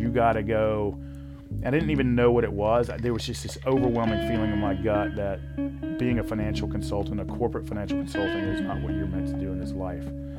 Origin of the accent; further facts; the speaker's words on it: Atlanta, Georgia, United States; born there; I'm born in the south side of Atlanta, near the airport.